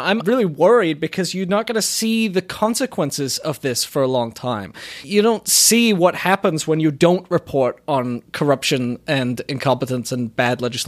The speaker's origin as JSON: {"language": "English", "town": "Sarasota", "region": "Florida", "country": "United States", "tie": "born or raised there", "said": "My hometown newspaper in Sarasota has just been collapsing completely."}